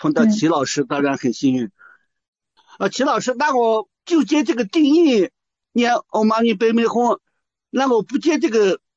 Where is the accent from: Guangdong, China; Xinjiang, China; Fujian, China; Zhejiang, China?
Xinjiang, China; 我们新疆这边，宁夏呀，这个青海呀，这边都没有。